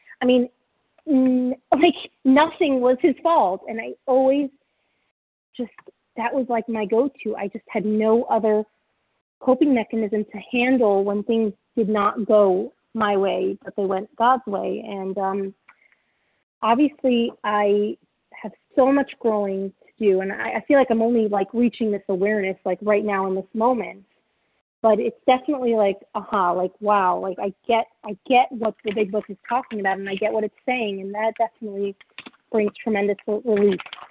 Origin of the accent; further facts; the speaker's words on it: Florida, United States; I'm from Florida, grateful, recovered, compulsive eater.